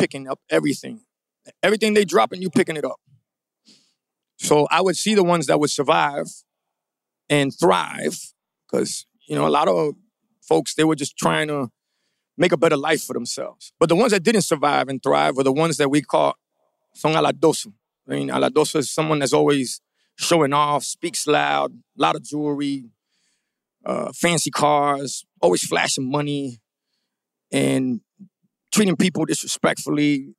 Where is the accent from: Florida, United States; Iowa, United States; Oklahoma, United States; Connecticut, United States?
Florida, United States; Miami; I grew up in Little Havana, is one of my old neighborhoods, La Pequeña Havana on 5th and 5th. I grew up all over Miami